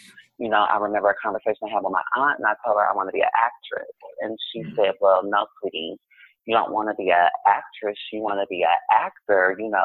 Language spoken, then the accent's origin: English; Kansas City, Missouri, United States; because I grew up in Kansas City, Missouri.